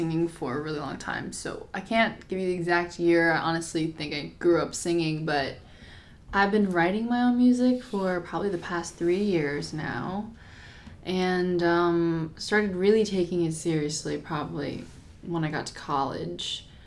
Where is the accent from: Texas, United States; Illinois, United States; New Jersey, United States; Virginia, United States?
New Jersey, United States; Manalapan; I grew up in Manalapan, New Jersey.